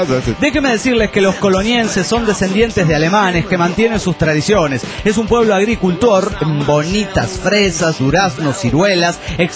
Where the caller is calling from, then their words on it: Asunción, Paraguay; de Asunción del Paraguay.